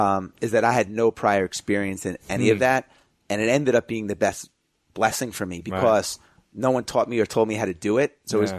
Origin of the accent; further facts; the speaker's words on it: New York, United States; to just expose me to a whole different world that I didn't see growing up in Long Island.